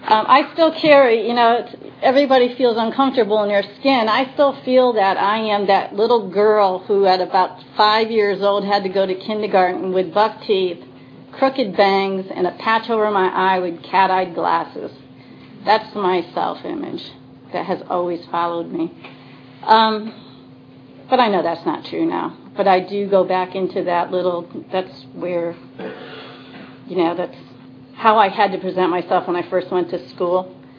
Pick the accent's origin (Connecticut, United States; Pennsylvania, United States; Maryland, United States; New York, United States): Connecticut, United States; door to a first-generation Italian family, and we would drive down to Passaic for the Sunday dinner. I was raised in Connecticut.